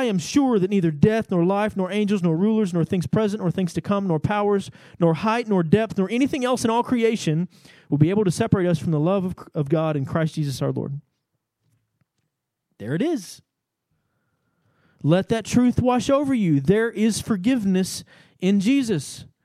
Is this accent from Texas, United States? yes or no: yes; Texas, United States; but I'm from East Texas and we say naked.